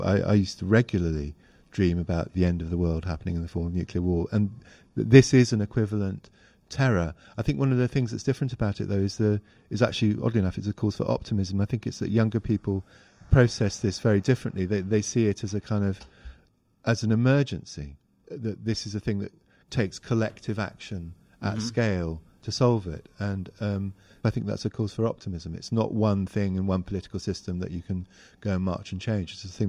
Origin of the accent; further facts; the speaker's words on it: Hong Kong; I grew up in Hong Kong